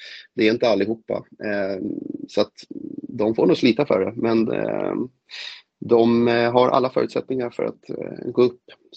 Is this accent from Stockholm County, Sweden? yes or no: yes; Stockholm, Stockholm County, Sweden; Jag hoppas ju verkligen som stockholmare att AIK kan etablera sig.